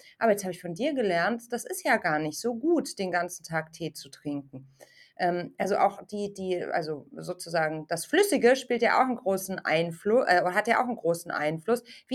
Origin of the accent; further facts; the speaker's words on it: Munich, Bavaria, Germany; Und da freue ich mich jetzt ja als Münchnerin, dass ich ihr höre, dass es wenigstens diesen Vorteil von unserem kalkhaltigen Wasser gibt